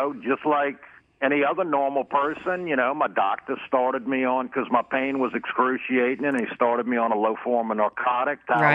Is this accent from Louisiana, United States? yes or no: yes; New Orleans, Louisiana, United States; I was born and raised in New Orleans in a regular neighborhood, single mother, low income.